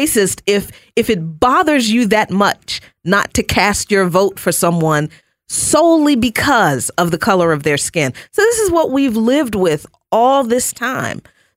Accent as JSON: {"language": "English", "region": "the South", "country": "United States", "said": "in the South, because I'm from the South."}